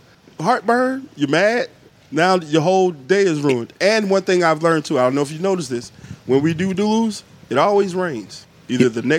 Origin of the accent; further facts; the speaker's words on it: Atlanta, Georgia, United States; I grew up in Bedford Pines, 4th Ward Boulevard.